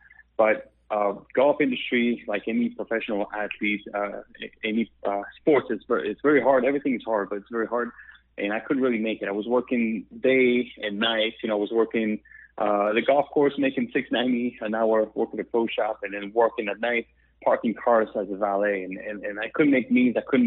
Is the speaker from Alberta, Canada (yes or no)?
no; Quebec, Canada; accent: French Canadian; English is a second language; moved away as an adult; now in United States; I'm from Canada, the French part. You hear my accent.